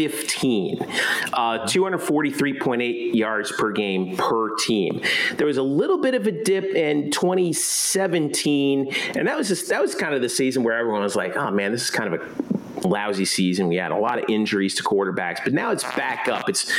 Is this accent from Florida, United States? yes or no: yes; Florida, United States; now I grew up in South Florida. I was a Dolphins fan.